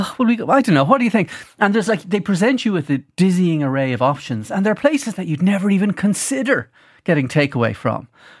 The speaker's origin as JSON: {"language": "English", "country": "Ireland", "said": "as Irish people, we instinctively don't trust the pickers in Tesco's, Dunnes"}